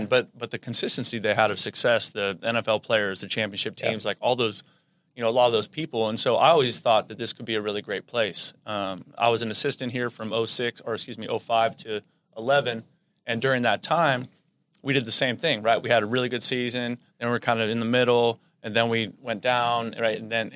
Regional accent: California, United States; I grew up in the Bay, and, you know, I grew up going to San Jose State games.

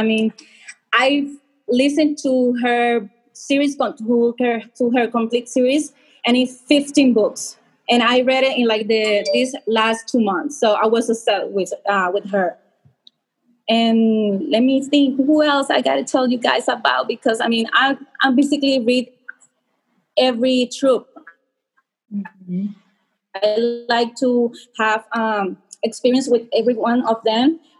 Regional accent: Puerto Rico; So I'm 39. I live, born and raised in Puerto Rico.

